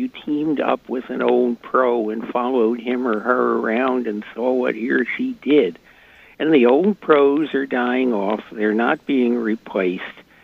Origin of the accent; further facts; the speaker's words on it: Philadelphia, Pennsylvania, United States; Again, I grew up in the Philadelphia area, and as a teenager, when I wanted to collect insects, I went out to a rural gas station